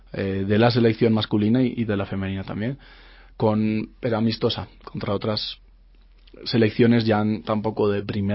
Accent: Basque Country, Spain; los vascos no tenemos por ahora la posibilidad de competir por una selección vasca

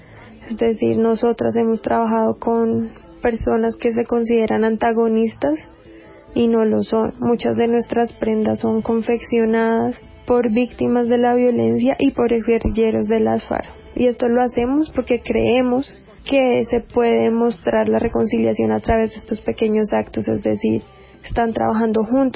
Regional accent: Colombia; como sociedad colombiana

